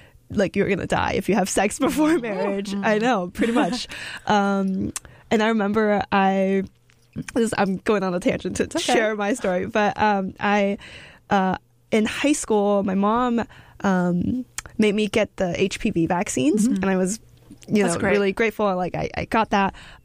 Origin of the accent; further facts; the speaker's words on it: China; now in United States; I grew up in like an Asian society. I grew up in China.